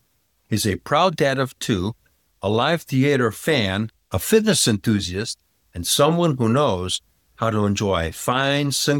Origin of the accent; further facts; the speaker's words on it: France; moved away; I come from France. So we're both immigrants in this country.